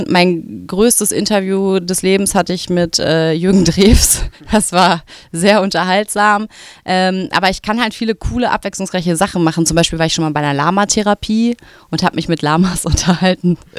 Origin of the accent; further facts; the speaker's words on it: Bottrop, North Rhine-Westphalia, Germany; Ich komme aus Bottrop. Ich bin 27 Jahre alt